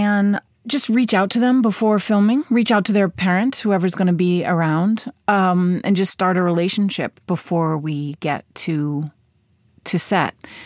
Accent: Medford, Massachusetts, United States; growing up outside of Boston in Medford, Massachusetts, I felt like there was a similar feel.

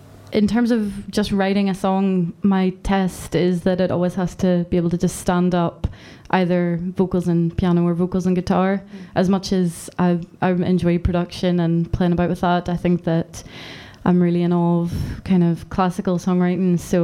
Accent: Warrenpoint, Northern Ireland, United Kingdom; also born or lived in Edinburgh; now in Glasgow, United Kingdom; My hometown of Warren Point is a border town.

